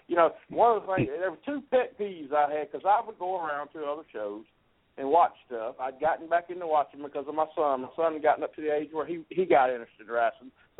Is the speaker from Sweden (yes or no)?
no; Monroe, United States; Let's do it in Monroe. It's in my hometown. I know people here. I've got contacts here.